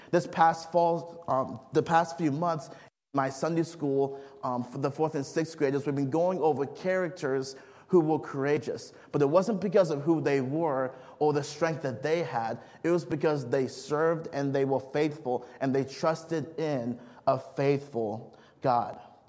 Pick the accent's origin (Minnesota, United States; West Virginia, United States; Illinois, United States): Minnesota, United States; As some of you probably know, I grew up in Minnesota, and I am a diehard Minnesota sports fan.